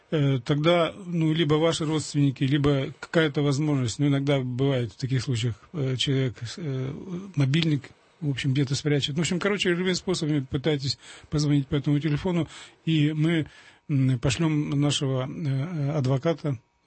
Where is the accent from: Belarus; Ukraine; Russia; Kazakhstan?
Russia; Volga region; Тут я с Поволжья